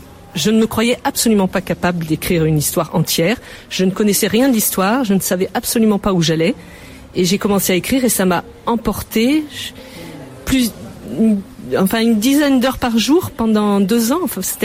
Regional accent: south of France, France; now in Marguerittes, France; j'ai grandi dans le sud de la France au Pradé, et puis après j'ai maintenant depuis une vingtaine d'années, je vis à Marguerite à côté de Nîmes.

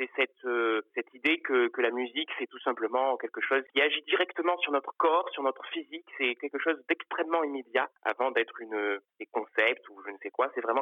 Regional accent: Avignon, Provence-Alpes-Côte d'Azur, France; nous sommes de la région, nous sommes vraiment d'Avignon, et nous aimons beaucoup notre région

